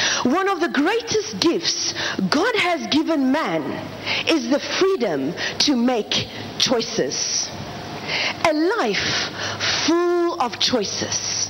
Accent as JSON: {"language": "English", "country": "South Africa", "said": "I am from South Africa"}